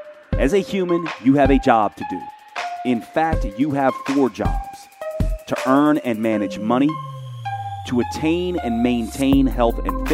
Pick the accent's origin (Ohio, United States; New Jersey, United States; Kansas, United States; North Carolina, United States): North Carolina, United States; Winston-Salem; I was raised in Winston-Salem, North Carolina, for those of you who aren't familiar with North Carolina.